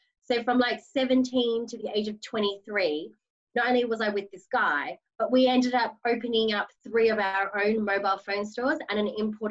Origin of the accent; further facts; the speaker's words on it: Melbourne, Victoria, Australia; now in United Kingdom; So I'm from Melbourne, Australia, but I live in England.